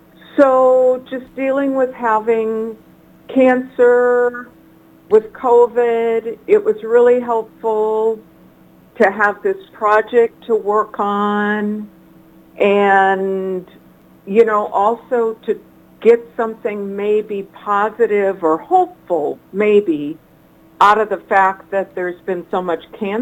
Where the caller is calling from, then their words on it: Anchorage, Alaska, United States; Yes, I'm calling from Anchorage, Alaska, where sunrise has just happened a few minutes ago.